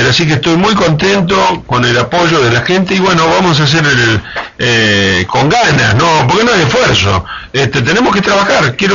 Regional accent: Italy; now in Pinamar, Argentina; cuando vinimos en el año 51, mi papá de Italia, yo soy italiano

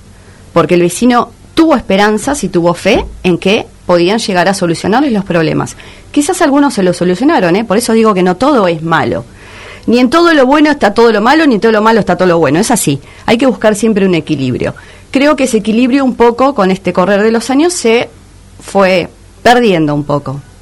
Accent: Pinamar, Buenos Aires Province, Argentina; Y yo soy una vecinalista, soy de Pinamar.

